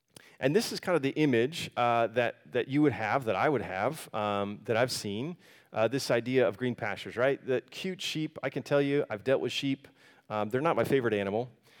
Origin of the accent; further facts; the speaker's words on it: Florida, United States; I'm from Florida cattle country.